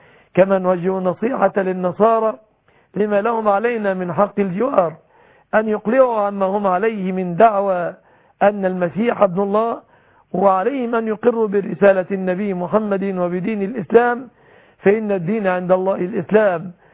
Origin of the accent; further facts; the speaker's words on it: Egypt; بلادنا مصر